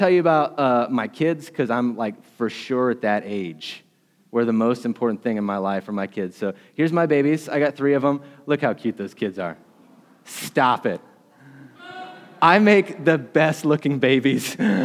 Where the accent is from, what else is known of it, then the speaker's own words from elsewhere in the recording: Appalachia, United States; So I'm from Appalachia too, so I felt like it resonated.